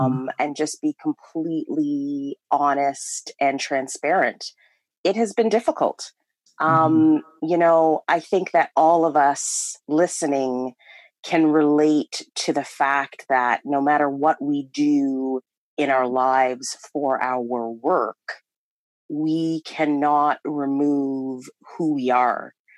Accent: Ottawa, Ontario, Canada; It was my first time living in the United States, although I had traveled extensively. Born and raised in Ottawa, Canada.

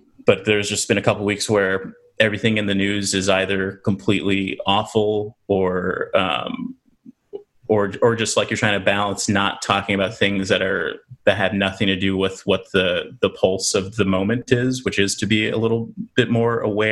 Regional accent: Los Angeles, California, United States; also born or lived in Riverside; In South Central LA, was pretty sheltered as a kid. Didn't go out didn't go around the block at all.

